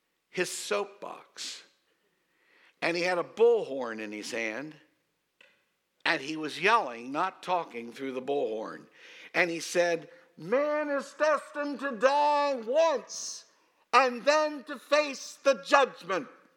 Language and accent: English; Waynesboro, United States; I was taking a walk in my hometown of Waynesboro.